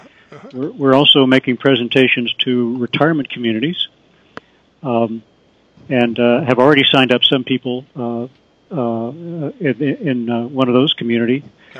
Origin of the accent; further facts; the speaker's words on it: Austin, Texas, United States; I grew up in Austin, Texas, playing with little horny toads, as we call them.